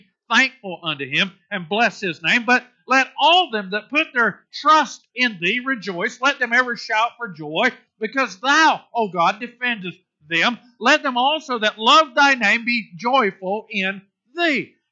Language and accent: English; Florida, United States; This time of the year in Indiana and growing up in Florida, it wasn't as distinct as it is here.